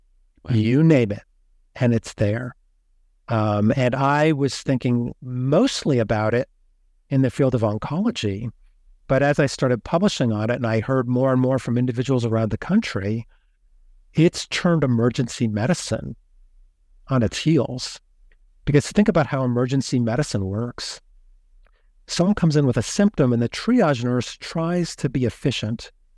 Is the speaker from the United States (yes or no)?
yes; Kentucky, United States; So I'm from Kentucky.